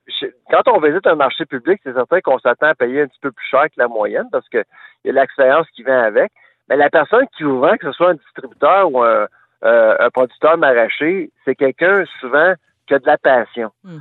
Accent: Nova Scotia, Canada; Ça n'existe pas encore au Québec, mais ça existe chez nous en Nouvelle-Écosse.

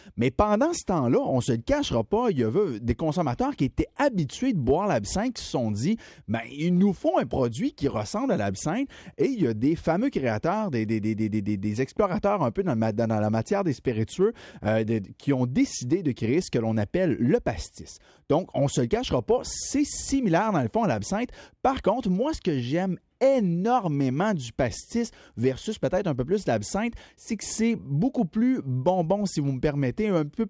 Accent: Quebec, Canada; c'est comme ça que le carvi a commencé à pousser par chez nous, au Québec, justement, sur le bord du Bas-Saint-Laurent.

